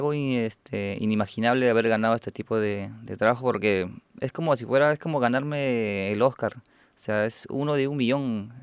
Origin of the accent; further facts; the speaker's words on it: Lima, Peru; soy de Lima, Perú.